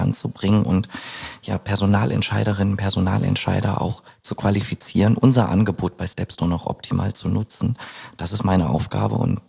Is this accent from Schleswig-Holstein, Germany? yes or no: no; North Rhine-Westphalia, Germany; Ich bin 33 Jahre alt, gebürtiger Ostwestfale